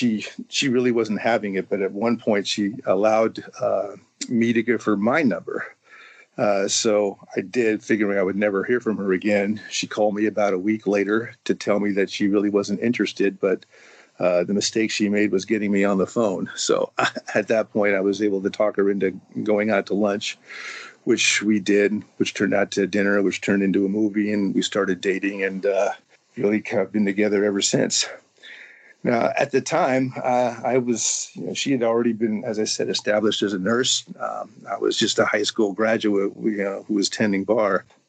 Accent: California, United States; I'm from Northern California, and thank you for having me.

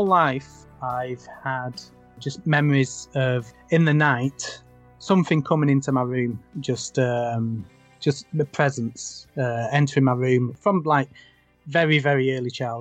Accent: Morrens, Yorkshire and the Humber, United Kingdom; I grew up in South Yorkshire in a little village called Morrens. Totally isolated little village in the middle of nowhere.

